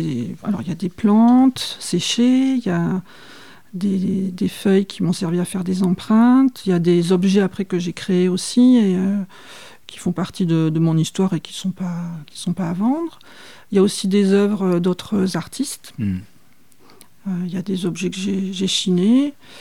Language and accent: French; Anglet, Nouvelle-Aquitaine, France; Je vivais à Anglette, dans un appartement. Au quatrième étage.